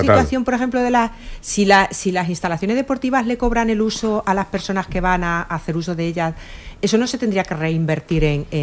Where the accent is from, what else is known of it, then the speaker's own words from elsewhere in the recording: Torrico, Castilla-La Mancha, Spain; soy de aquí al lado, yo soy de Torrico.